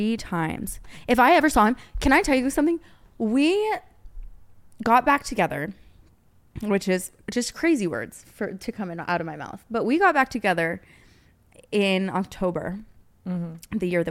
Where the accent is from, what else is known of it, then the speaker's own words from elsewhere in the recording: New Zealand; I'm a Kiwi. Down under.